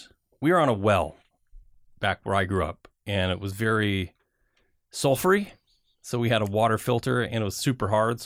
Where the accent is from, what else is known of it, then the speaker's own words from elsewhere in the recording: Michigan, United States; now in Oregon, United States; But where I grew up in Michigan, we did have water softener.